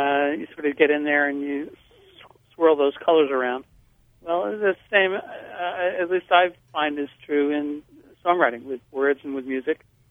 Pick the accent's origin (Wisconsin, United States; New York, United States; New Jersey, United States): New Jersey, United States; Paramus; it was sort of all these teenage girls I had a crush on as I was growing up in Paramus, New Jersey